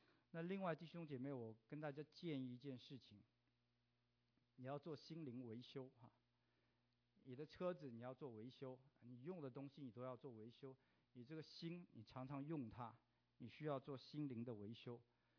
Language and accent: Chinese; China; 我们中国人有一句话说啊，工欲善其事，必先利其器。